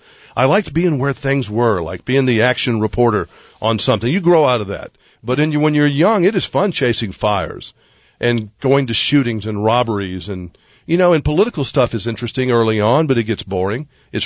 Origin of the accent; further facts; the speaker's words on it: Montgomery, Alabama, United States; I was from Montgomery, Alabama as a little boy.